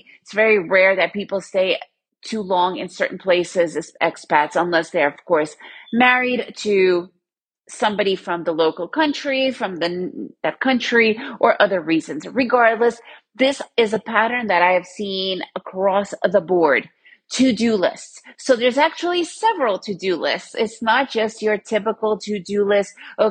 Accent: Manhattan, New York, United States; I lived in Manhattan. I grew up in Manhattan.

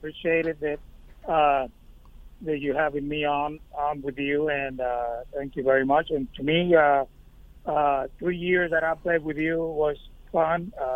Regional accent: Vega Baja, Puerto Rico; the farm that we own is in my hometown, Vega Baja. Literally, it's like I say probably 5 minutes from where I grew up.

